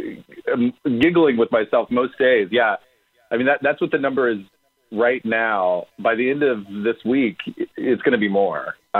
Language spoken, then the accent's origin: English; Arkansas, United States; You know, I originally just grew up in a neighboring state. I grew up in Arkansas, and it wasn't like I grew up with a culture of understanding what unions were in the South.